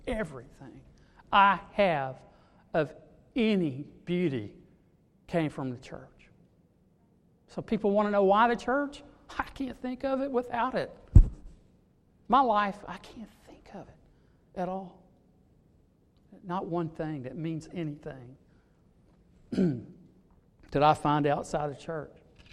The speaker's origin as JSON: {"language": "English", "town": "Mesquite", "region": "Texas", "country": "United States", "tie": "born or raised there", "said": "I was raised, I grew up here. I grew up in Mesquite. I'm a native boy here. And I grew up on Summit Street."}